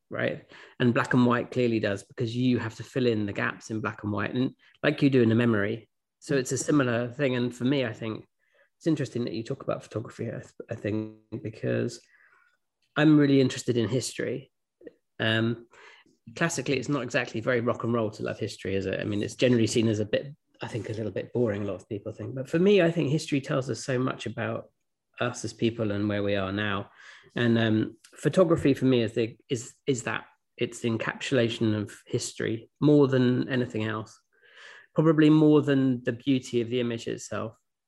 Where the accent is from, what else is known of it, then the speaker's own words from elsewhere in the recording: Oxford, South East England, United Kingdom; born there; I was born in Oxford in 1969, in a hospital called the Churchill Hospital, named after the famous Winston Churchill.